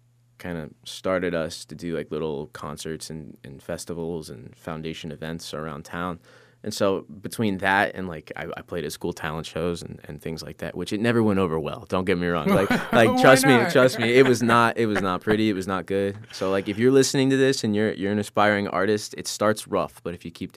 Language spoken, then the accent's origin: English; Bradenton, Florida, United States; Is my hometown actually. I'm from Bradenton, Florida.